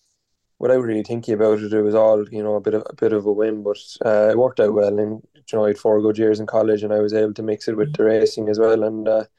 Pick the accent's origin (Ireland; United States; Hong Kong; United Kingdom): Ireland; Mallow, Munster; I grew up just outside Mallow in North Cork, in Lumbertstown. Grew up on a farm.